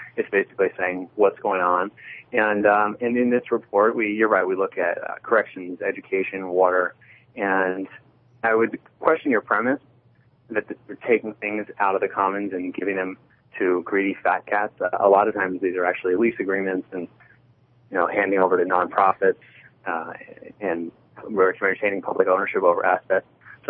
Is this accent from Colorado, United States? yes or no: yes; Denver, Colorado, United States; in my hometown of Denver